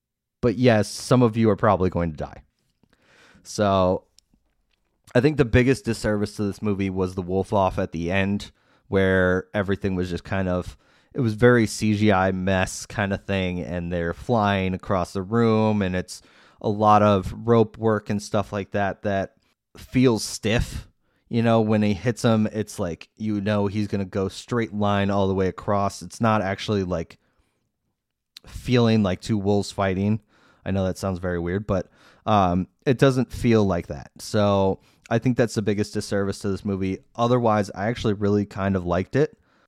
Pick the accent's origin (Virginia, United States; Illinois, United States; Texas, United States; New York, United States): Illinois, United States; Downers Grove; The Curse of Downers Grove, which is about my hometown.